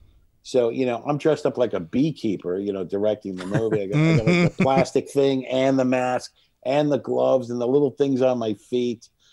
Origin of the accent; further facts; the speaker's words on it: Kansas, United States; Yeah. Yeah. I'm from Kansas. Yeah. Give me a break.